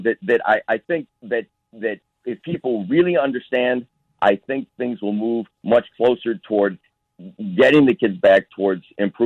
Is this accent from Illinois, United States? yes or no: yes; Wilmette, Illinois, United States; now in Winnetka, United States; I grew up in Wilmette. I live in Winnetka now.